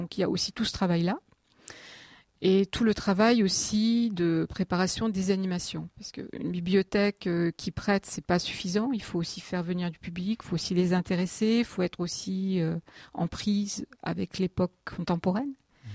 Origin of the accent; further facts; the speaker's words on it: Grand Est, France; je suis revenue en 2007, c'est pas vraiment ma région d'origine, mais je suis Lorraine.